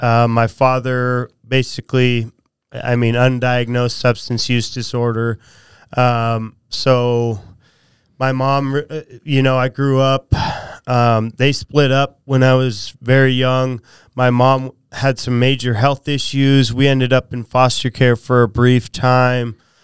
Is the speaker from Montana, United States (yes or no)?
yes; Lewistown, Montana, United States; born there; I was born in Lewistown, Montana.